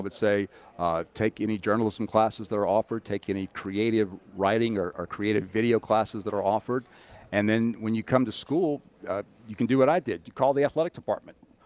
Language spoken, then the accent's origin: English; Lafayette, Louisiana, United States; I grew up in Lafayette, so I'm familiar with what Yvette Girard did back at then USL at Southwestern Louisiana.